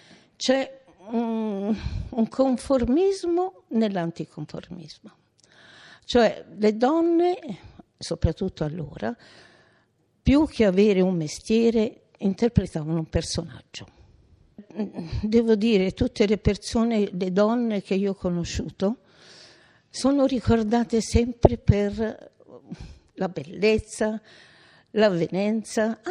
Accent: Genoa, Liguria, Italy; born there; also born or lived in Rome; Sono nata a Genova nel 31 e quindi oggi ho 84 anni. Quando ne avevo 20 abitavo già a Roma, in casa di mio nonno

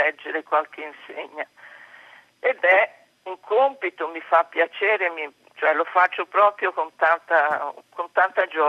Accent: Lamon, Veneto, Italy; now in Florence, Italy; telefono da Firenze. Come si sente dall'accento, non sono fiorentina, ma da un paese della provincia di Belluno, si chiama Lamon.

